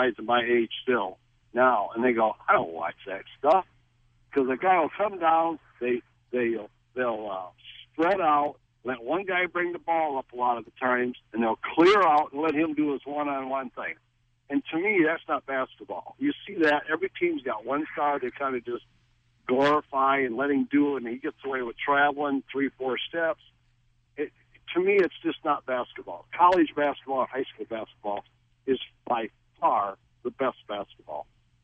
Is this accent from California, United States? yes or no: no; Michigan, United States; You know, even though I'm from Michigan, mm-hmm.